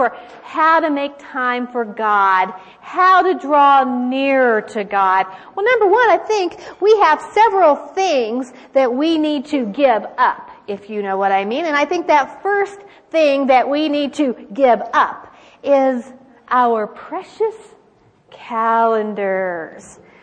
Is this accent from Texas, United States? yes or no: yes; Beaumont, Texas, United States; I grew up in Beaumont, Texas. Y'all. Now, the fun thing is, my parents also grew up in that part of Texas